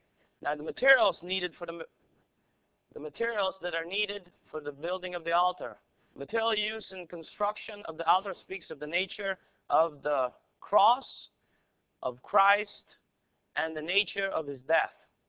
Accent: United States; If that means we have to die on the physical cross, which I don't think as American we have to face that yet.

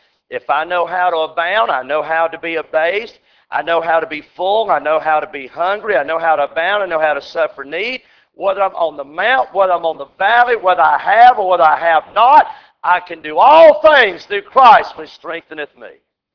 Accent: the South, United States; Yes, I'm a Southerner.

